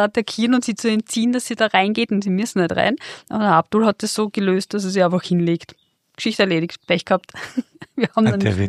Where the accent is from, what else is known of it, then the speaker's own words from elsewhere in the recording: Vienna, Austria; ich als Wiener